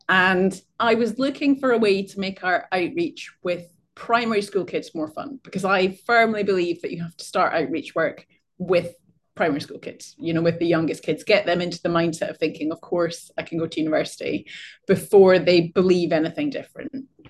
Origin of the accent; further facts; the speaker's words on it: Scotland, United Kingdom; As you said, I'm an associate professor at Warwick Law School. I'm obviously not from this part of the world. I'm originally Scottish